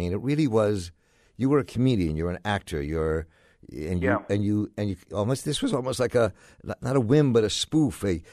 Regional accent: Baltimore, Maryland, United States; So we're from Baltimore.

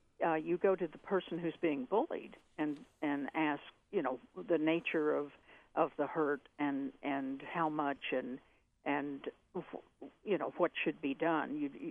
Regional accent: Oklahoma, United States; we're both from Oklahoma and grew up as sports fans.

